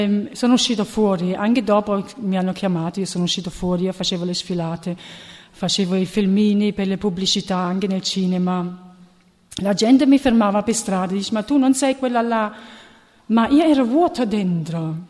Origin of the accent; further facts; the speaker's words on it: Germany; Allora, io sono nata e cresciuta in Germania, però i miei genitori sono di Torre Annunziata, cioè di Napoli.